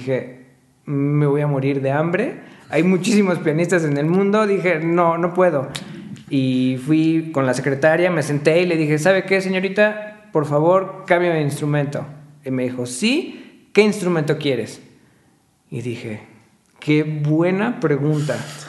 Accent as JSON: {"language": "Spanish", "region": "Puebla", "country": "Mexico", "said": "Yo soy de aquí, de Puebla."}